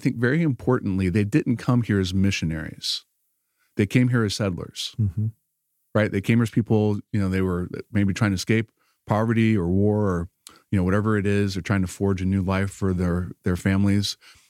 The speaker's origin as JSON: {"language": "English", "region": "the South", "country": "United States", "tie": "born or raised there", "said": "you know, I grew up in the South."}